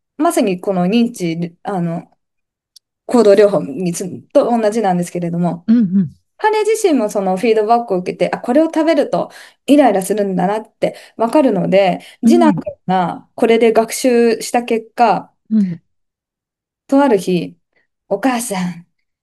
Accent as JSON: {"language": "Japanese", "region": "Tohoku", "country": "Japan", "said": "私、東北出身なので、"}